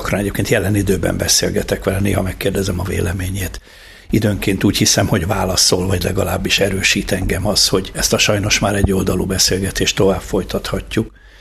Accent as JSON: {"language": "Hungarian", "region": "Budapest", "country": "Hungary", "tie": "born or raised there", "said": "Budapesten nevelkedtem a későbbiekben"}